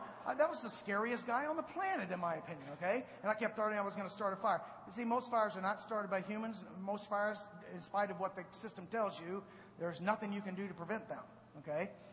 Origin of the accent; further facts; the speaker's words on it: Nevada, United States; I spent some of my time as a youth growing up in Nevada, and we lived up in the Toyobe National Forest.